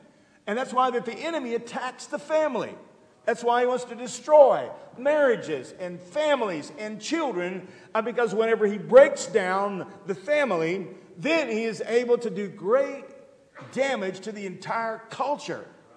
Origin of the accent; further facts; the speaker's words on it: Oklahoma, United States; We had family reunions, some as I was growing up in Oklahoma, but it was nothing like it is in Southeast Kentucky.